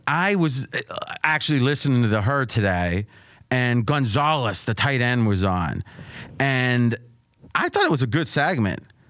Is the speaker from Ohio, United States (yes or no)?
yes; Ohio, United States; I grew up in Ohio. They just laughed.